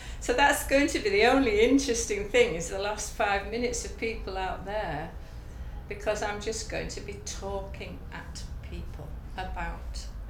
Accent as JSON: {"language": "English", "town": "Leeds", "region": "Yorkshire and the Humber", "country": "United Kingdom", "said": "I'm 67. Say you're surprised, please. And I come from Leeds. I live in Leeds at the moment."}